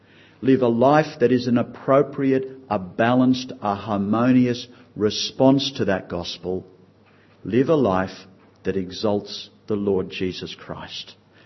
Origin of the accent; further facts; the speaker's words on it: Port Macquarie, New South Wales, Australia; When I was 17, I grew up in Port Macquarie